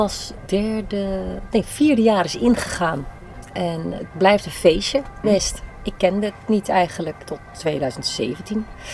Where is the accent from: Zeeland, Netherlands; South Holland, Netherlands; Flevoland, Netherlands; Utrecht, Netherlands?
Zeeland, Netherlands; Ja, Zeeuws getogen moet ik dan zeggen. En daar kan je niet studeren, zeg maar, in Zeeland.